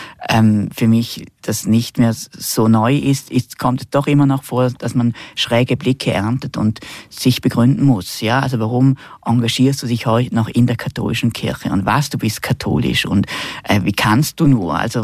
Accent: Rheineck, St. Gallen, Switzerland; Also ich bin eigentlich an der Grenze aufgewachsen, an der Grenze zu Vorarlberg in Rheineck.

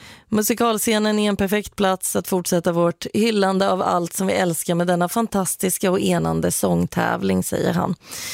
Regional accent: Húsavík, Northeastern Region, Iceland; Och filmens ledmotiv …, min hemstad

